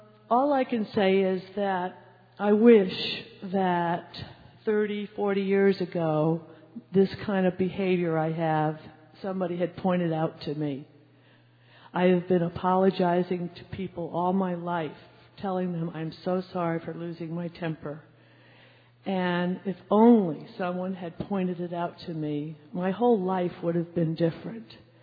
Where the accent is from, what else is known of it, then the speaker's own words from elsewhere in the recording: Colorado, United States; from Colorado.